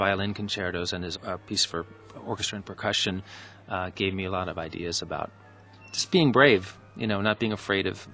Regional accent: New York City, New York, United States; I'm from New York City and I grew up on 100th Street in West End

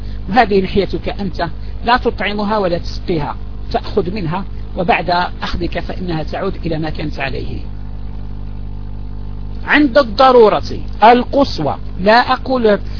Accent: Algeria; الآن صدر عندنا في الجزائر قانون مؤخر عن حلق اللحية

